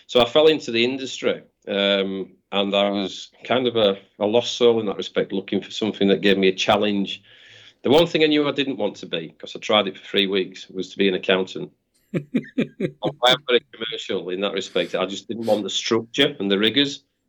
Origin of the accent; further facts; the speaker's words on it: Brighouse, Yorkshire and the Humber, United Kingdom; Brighouse, which is my hometown in West Yorkshire.